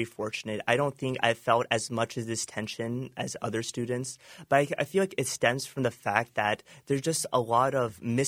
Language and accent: English; United States; I was born and raised here in America. I consider this my home.